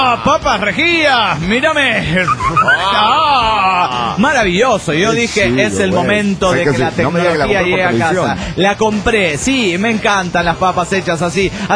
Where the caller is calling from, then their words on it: Mexico City, Mexico; del DF mexicano.